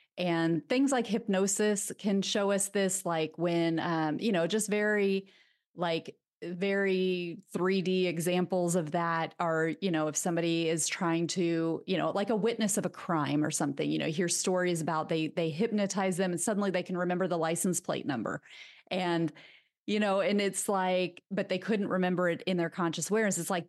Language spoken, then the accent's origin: English; Midwest, United States; also born or lived in Europe; I grew up in the Midwest. I am again in the Midwest. Because I lived in Europe, I've lived in Europe a couple of times.